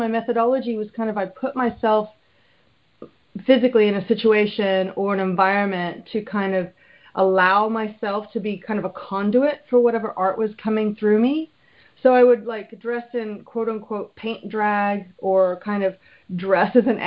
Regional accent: Texas, United States; I was raised in Texas, and I used to do portraits of people's horses at the rodeo and make a little money that way when I was like a kid.

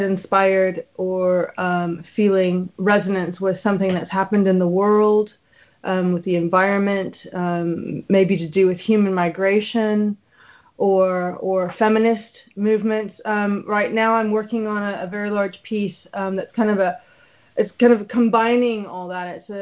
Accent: Texas, United States; I was raised in Texas, and I used to do portraits of people's horses at the rodeo and make a little money that way when I was like a kid.

